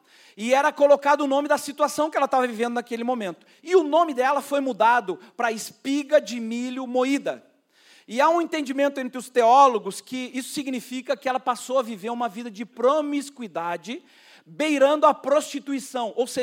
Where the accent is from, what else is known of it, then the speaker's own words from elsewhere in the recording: Rio Grande do Sul, Brazil; eu não, porque eu sou gaúcho.